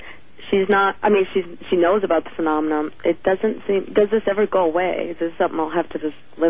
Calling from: Kent, Washington, United States; I'm from Kent, Washington.

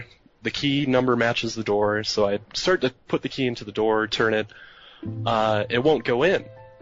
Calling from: Denver, Colorado, United States; from Denver.

